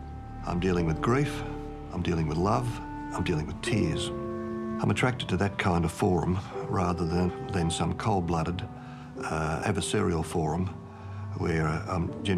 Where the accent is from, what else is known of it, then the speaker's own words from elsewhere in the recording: Melbourne, Victoria, Australia; I grew up in Melbourne, in Brunswick, which now is a gentrified inner suburban trendy place, but in the 60s it was almost embarrassing to say that you lived there.